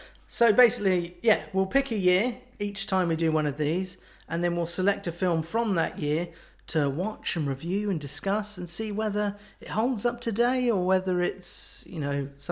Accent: United Kingdom; Because we're British.

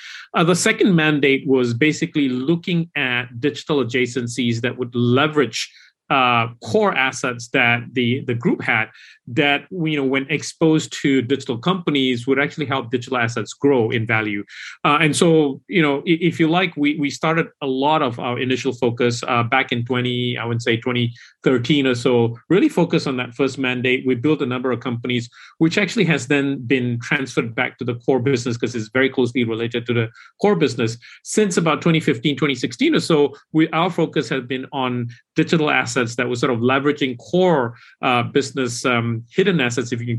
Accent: Malaysia; moved away; I moved back to Malaysia, my home country. The country was where I was born.

